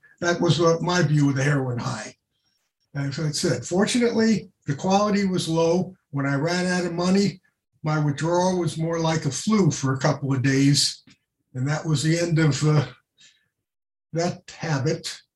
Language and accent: English; New York City, New York, United States; I grew up in New York City, and the drinking age there was 18.